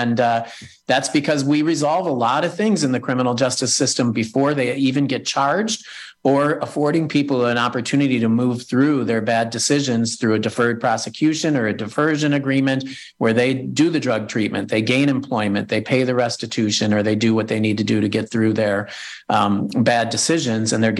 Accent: Chicago, Illinois, United States; I'm from Chicago, Evan.

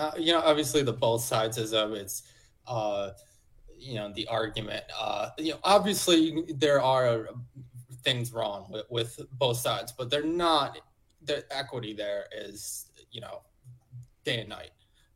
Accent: New York, United States; now in Florida, United States; I grew up in New York. Coming to Florida, infrastructure is horrible and just outdated.

